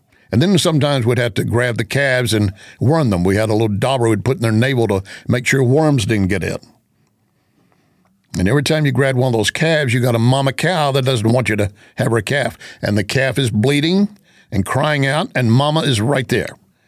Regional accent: Texas, United States; As you have heard me say before, I grew up in West Texas. My dad was in the oil field business.

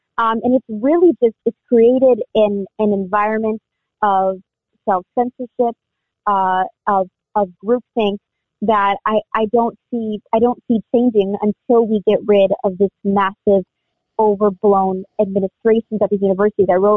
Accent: Wisconsin, United States; I've listened in on them in Wisconsin, in my hometown, to the teachers

